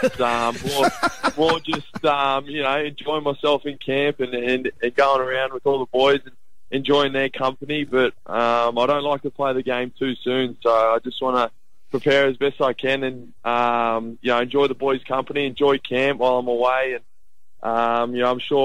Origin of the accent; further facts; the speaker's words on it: Queensland, Australia; we want us to play for our state, and as a Queenslander, that's what you usually do.